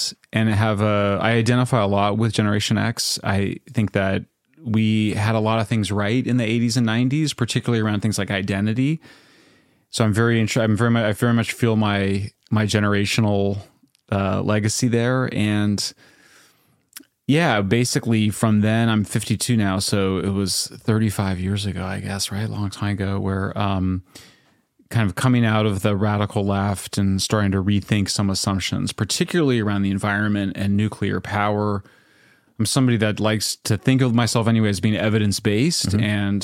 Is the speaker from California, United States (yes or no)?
no; Greeley, Colorado, United States; So I grew up in Greeley, Colorado. My parents were from the Mennonite Christian tradition